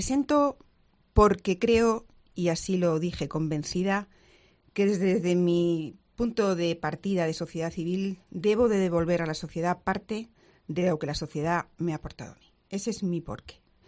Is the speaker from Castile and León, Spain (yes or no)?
no; Linares, Andalusia, Spain; soy de Linares, mi familia es torrecampeña, paterna